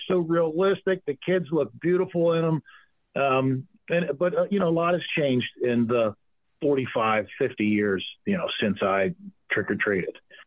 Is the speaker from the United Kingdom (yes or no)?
no; Harrison Park, Pennsylvania, United States; I grew up in Harrison Park, which was a great place to grow up, to be quite honest with you. Here within Penn Township, it's the Penn Trafford School District.